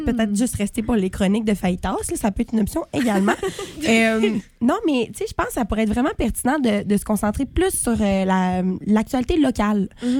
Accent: Gatineau, Quebec, Canada; Parce que nous, on vient de Gatineau, là.

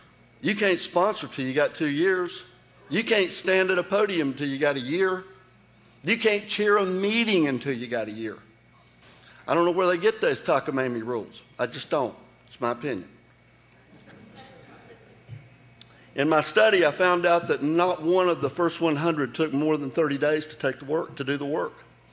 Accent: Jacksonville, Florida, United States; also born or lived in Hazelhurst, Georgia; As a little boy, I grew up in Jacksonville, Florida. My father was a trucker. And in the summertime months, my family would send me to South Georgia, a little town where I was born called Hazelhurst, Georgia.

